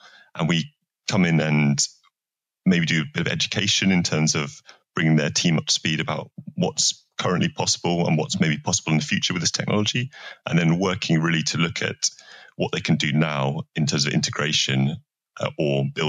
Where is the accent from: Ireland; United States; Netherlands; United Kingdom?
United Kingdom; Tim is a Canadian guy who came across, and I'm a Brit.